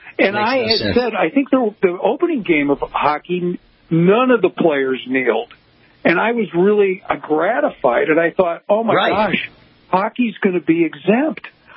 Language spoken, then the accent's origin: English; Chicago, Illinois, United States; I told you I grew up in Chicago.